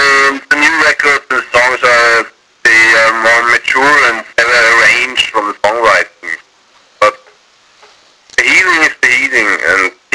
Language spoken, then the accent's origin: English; Austria; English is a second language; Yeah, we're artists from Austria.